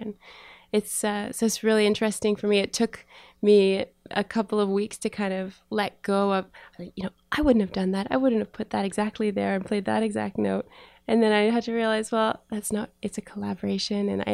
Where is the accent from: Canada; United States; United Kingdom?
Canada; Iroquois, Ontario; also born or lived in Montreal; I'm actually from Ontario originally. I grew up in Iroquois, which is south of Ottawa. But I've lived on the West Coast off and on for the last, I guess, 13 years or so. And I've settled there now. I mean, I lived in Montreal for a while.